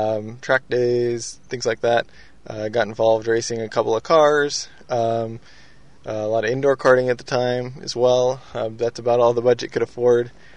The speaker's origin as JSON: {"language": "English", "region": "California", "country": "United States", "said": "I'm from Southern California. Currently live in Northern California. I went to school at Illinois."}